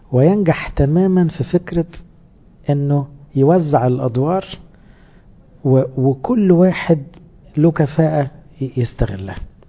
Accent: Upper Egypt, Egypt; انا صعيدي على فكرة

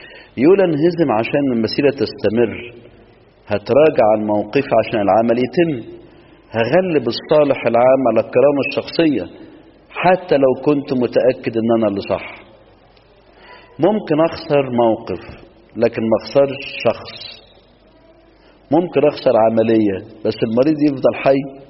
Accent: Minya, Minya Governorate, Egypt; وبدأ يحصل عندنا في المنيا على الكورنيش

